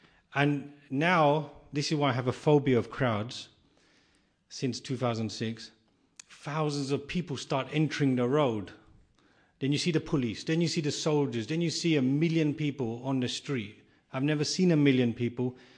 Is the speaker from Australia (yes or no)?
no; England, United Kingdom; And I'm from England, so I'm not used to it.